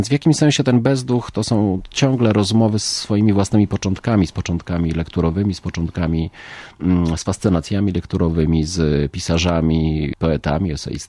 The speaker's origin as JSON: {"language": "Polish", "town": "Gliwice", "region": "Silesian Voivodeship", "country": "Poland", "said": "co jest chyba zrozumiałe, bo jestem gliwiczaninem"}